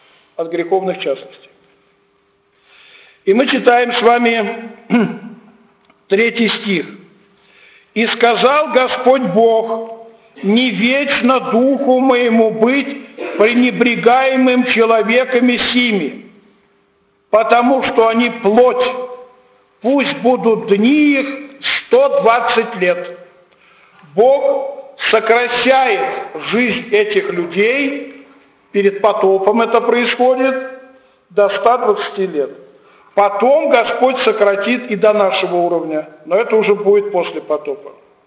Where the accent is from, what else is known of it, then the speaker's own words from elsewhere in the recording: Orekhovo-Zuyevo, Moscow Oblast, Russia; Вот когда я бываю в Орехово-Зуево, у себя на малой родине